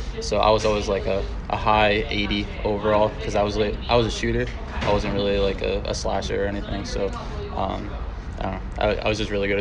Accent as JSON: {"language": "English", "town": "Aurora", "region": "Ohio", "country": "United States", "also_born_or_lived": "Indianapolis", "said": "I'm from Aurora, Ohio. It's like 30 minutes away from Cleveland. Small town."}